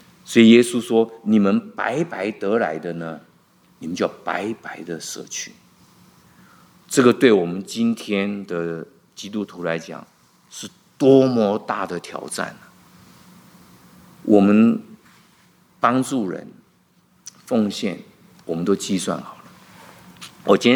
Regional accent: China; 因为我们中国人经过了这么很多很多年前那种饥荒

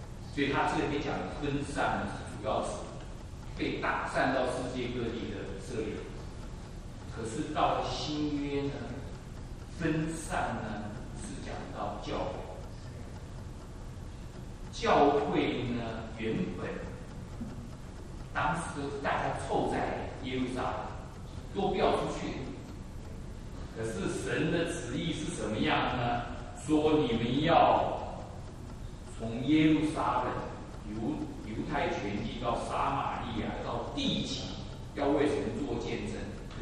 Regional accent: China; 我们中国人这民族是很遗憾的，我们有5000年的文化，可是人家都说我们中国人是一盘的散沙

